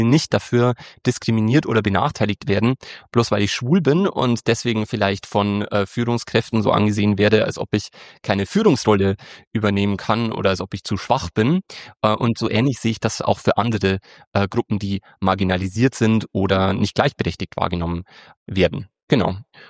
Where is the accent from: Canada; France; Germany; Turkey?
Germany; Breitenried, Bavaria; ich komme aus Bayern und zwar nicht direkt aus München, sondern aus einem wirklich ganz, ganz kleinen Dorf. Das heißt Breitenried. Und das hat mehr Tiere als Menschen, die da wohnen. Und das ist wirklich erzkonservativ.